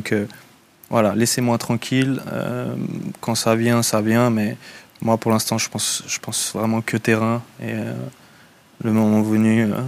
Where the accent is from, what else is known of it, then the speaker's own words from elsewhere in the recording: Geneva, Switzerland; Je suis genevois, on sait jamais ce qui peut se passer dans le futur.